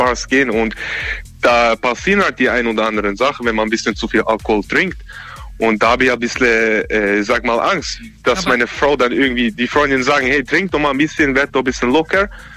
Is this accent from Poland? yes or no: no; Kosovo; moved away as an adult; Ich komme aus dem Kosovo.